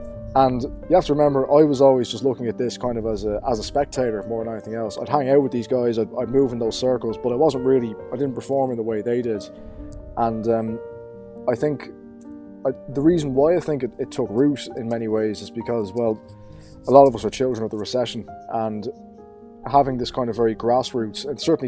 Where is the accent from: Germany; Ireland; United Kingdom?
Ireland; Dublin, Leinster; accent: Hiberno-English, Dublin; first language Hiberno-English; I don't speak English or Irish, I speak Hiberno English. That's my native tongue, and specifically the Dublinese vernacular.